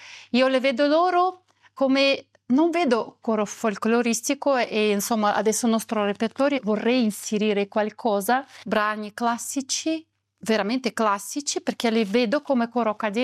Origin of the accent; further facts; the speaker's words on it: Russia; Italian is a second language; moved away as an adult; now in Italy; vengo dalla Russia. Ho studiato direzione di coro in Russia. Erano tantissimi anni fa, comunque.